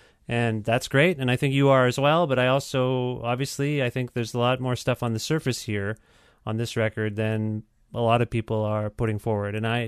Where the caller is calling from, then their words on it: Canada; I'm calling you from Canada